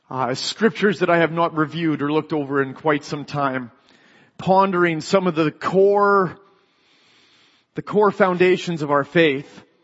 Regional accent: Canada; We're Canadian.

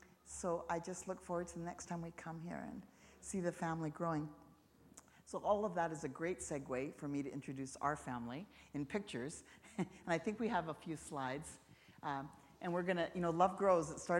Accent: Langley, British Columbia, Canada; we're from Langley, which is a greater Vancouver area. It takes about 45 minutes to drive into Vancouver, and we're very close to the border.

